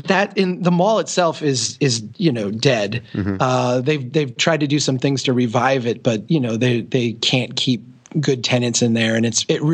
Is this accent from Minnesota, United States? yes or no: yes; Brainerd, Minnesota, United States; So, there's a photo that I came across here from 1870 in my hometown in Brainerd that is the original pop-up street.